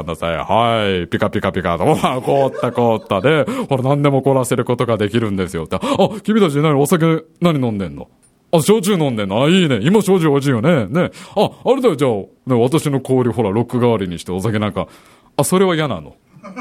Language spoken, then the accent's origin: Japanese; Tokorozawa, Saitama, Japan; 私の実家、所沢なんですけど、埼玉県の所沢に久しぶりに帰って、